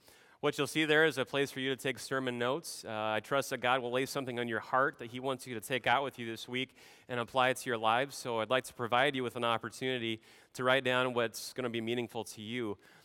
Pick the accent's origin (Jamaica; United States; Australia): United States; Nebraska; We come from Richmond, Virginia. Before that, I personally came from Nebraska. And growing up in Nebraska, I have to share with you, on a family farm